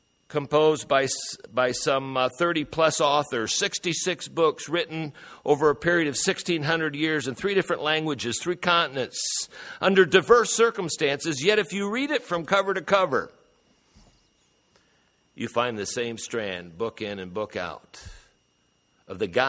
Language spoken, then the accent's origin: English; Fort Wayne, Indiana, United States; I grew up in Fort Wayne. We had three hospitals, as I recall, maybe four if we count the veterans.